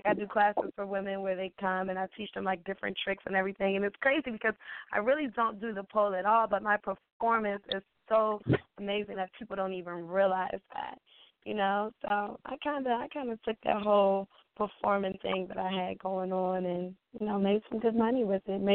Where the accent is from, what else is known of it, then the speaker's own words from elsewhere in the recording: Maryland, United States; I'm from Maryland.